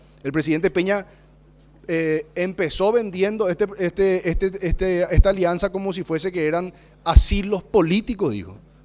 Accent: Paraguay; no solamente como diputado nacional, como paraguayo, si yo voy a estar pagándole a él toda esta transición

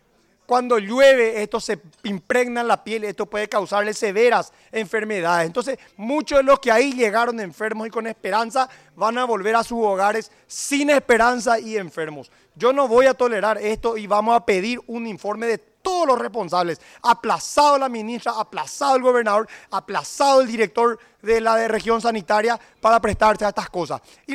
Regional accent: Alto Paraná, Paraguay; algo que desprecio como médico, como paraguayo y hoy como diputado nacional, la atención precaria de salud. Esto se hizo el domingo en mi departamento

